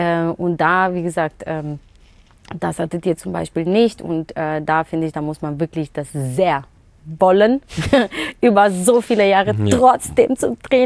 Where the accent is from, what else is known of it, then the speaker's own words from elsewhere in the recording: Paderborn, North Rhine-Westphalia, Germany; Ja, wir kommen aus Paderborn